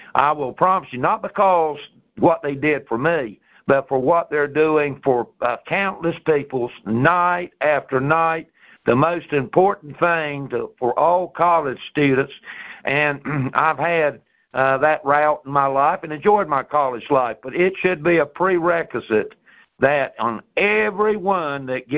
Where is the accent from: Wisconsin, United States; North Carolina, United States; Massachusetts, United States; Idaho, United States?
North Carolina, United States; in my case, North Carolina. I'm from North Carolina, go to Raleigh to the appellate court.